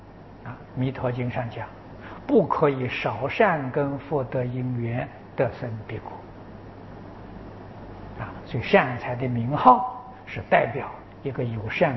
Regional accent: China; 我有一年在旧金山，啊，也是我们中国人，有一个小孩出走了，离家出走。

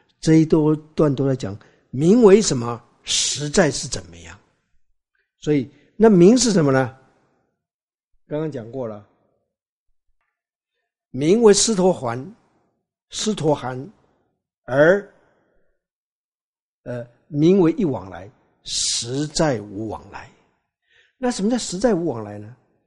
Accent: China; 所以你看看我们中国人，尤其是古人，有多少个名字啊？

